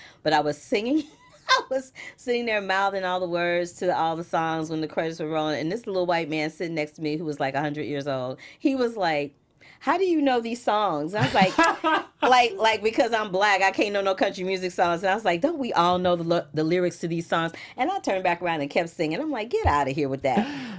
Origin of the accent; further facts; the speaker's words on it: St. Louis, Missouri, United States; because I'm from St. Louis, Missouri. And in St. Louis, when I was growing up, we had one radio station and they played everything.